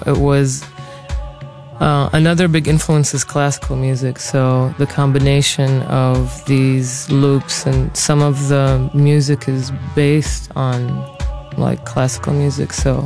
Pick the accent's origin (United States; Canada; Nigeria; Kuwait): Kuwait; I'm from Kuwait.